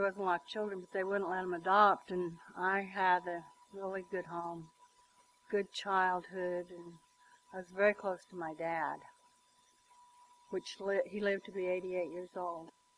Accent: McCook, Nebraska, United States; born there; I was born in McCook, Nebraska, to a farmer.

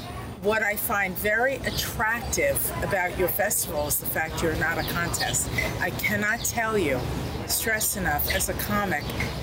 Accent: United States; As an American working up there, that's a whole different ballgame.

